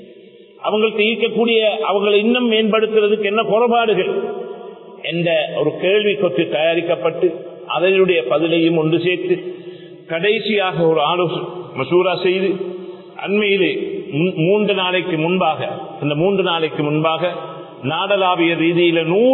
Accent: Sri Lanka; born there; கண்டியில இருந்தாலும் அகிலங்கை ஜிம்மித்துலமா என்று பணிபுரிந்தாலும் நான் பக்கத்து ஊரில் பிறந்தவன், மடிகை மிதியாளர்ல பிறந்தவன்.

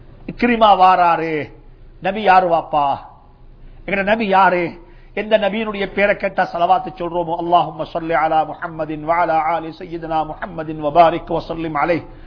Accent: Sri Lanka; நாங்க எல்லாரும் சிலோனை சேர்ந்தவங்க, இலங்கையை சேர்ந்தவங்க.

